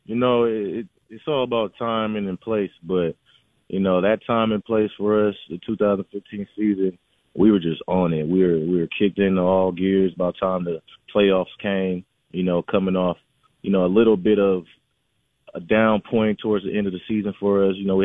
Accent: California, United States; Personally, I grew up in the Bay Area. Been a Warrior fan my whole life.

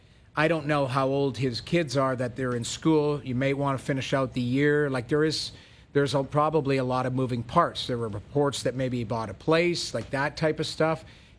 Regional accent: Edmonton, Alberta, Canada; I'm from Edmonton. It's not the most desirable city in the world.

